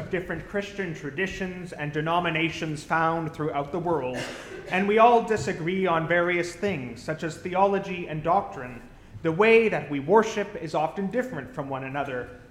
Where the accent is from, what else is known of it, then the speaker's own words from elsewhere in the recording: London, Ontario, Canada; The Anglican church that I grew up in London, Ontario, was and is a very traditional church